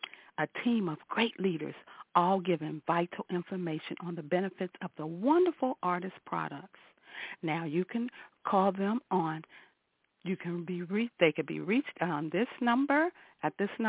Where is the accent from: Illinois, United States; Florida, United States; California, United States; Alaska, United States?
Illinois, United States; Chicago; I'm from Chicago. Hallelujah. The Windy City.